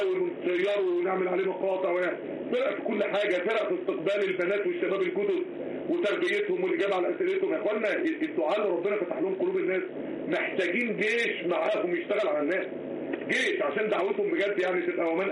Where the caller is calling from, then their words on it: Morocco; لان انا معاكم من المغرب